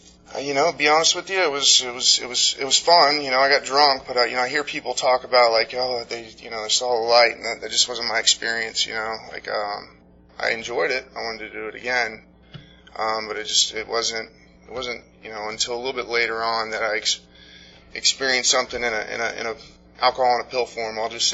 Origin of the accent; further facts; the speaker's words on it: Orlando, Florida, United States; born there; I was born in Orlando, Florida, to a loving family.